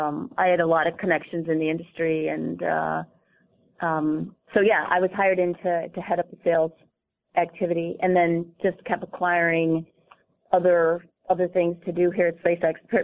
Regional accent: Chicago, Illinois, United States; now in California, United States; I grew up in the Chicago area.

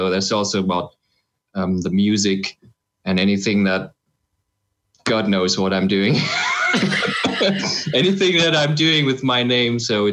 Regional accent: Germany; especially here growing up in Germany

